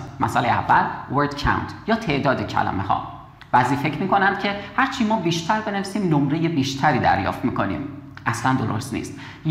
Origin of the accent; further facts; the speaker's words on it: Iran; ما ایرانی هستیم و مثل بقیه مسائل ممکنه تاثیر بذاره اینی که ما ایرانی هستیم روی نمرمون